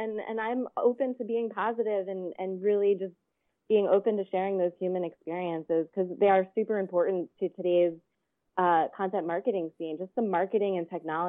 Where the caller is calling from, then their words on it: Venice Beach, California, United States; I'm calling in from Venice Beach, California.